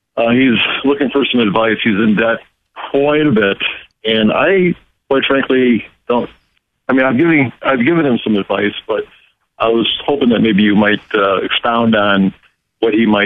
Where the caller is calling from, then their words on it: Detroit, Michigan, United States; I'm calling from Detroit.